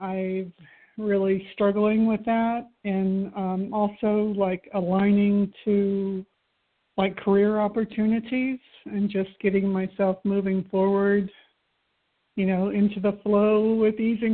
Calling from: Florida, United States; from Florida.

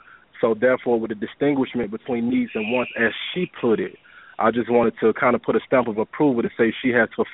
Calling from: Douglasville, Georgia, United States; I'm calling from Douglasville.

